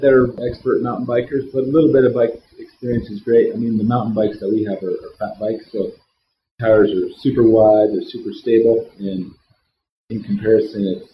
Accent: Montana, United States; now in Jackson, United States; I grew up skiing in Montana, and came to Jackson for some junior races in 1983, I think it was.

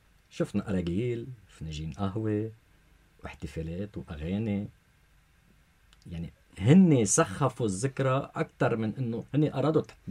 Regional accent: Lebanon

